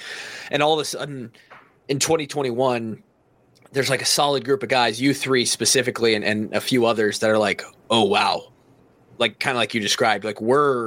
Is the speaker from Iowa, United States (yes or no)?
yes; Marshalltown, Iowa, United States; I grew up in Marshalltown. So, you know, an hour west of Cedar Rapids.